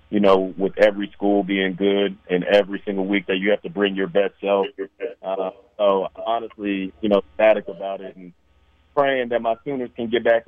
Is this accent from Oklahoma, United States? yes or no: yes; Tulsa, Oklahoma, United States; born and raised in Oklahoma, born up in the city, raised in Tulsa. Ended up coming from a military background